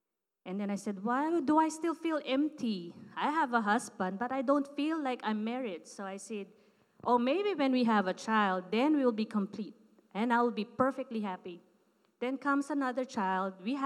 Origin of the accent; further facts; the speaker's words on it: Philippines; yes, I'm from the Philippines.